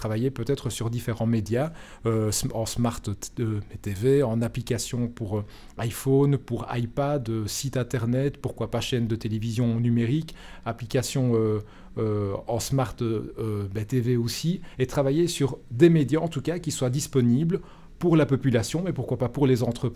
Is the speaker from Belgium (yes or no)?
yes; Wallonia, Belgium; On est wallon, on a tendance à douter de ce qu'on est susceptible et capable de faire.